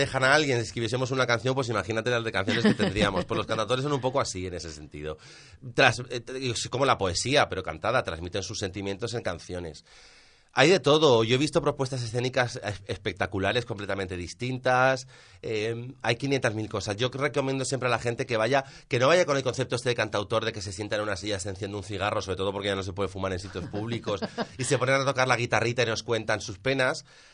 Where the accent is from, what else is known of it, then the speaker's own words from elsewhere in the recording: Elche, Valencian Community, Spain; los que estéis en Elche, que sabéis cómo somos los de Elche en ese sentido